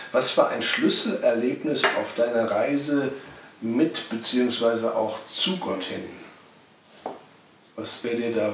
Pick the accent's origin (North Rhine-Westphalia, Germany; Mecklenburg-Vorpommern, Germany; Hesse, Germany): Hesse, Germany; Limburg; born there; Ich bin ja Edelsäcker, das heißt meine Eltern beide und auch ich bin in Limburg geboren und ich nenne sie auch meine Stadt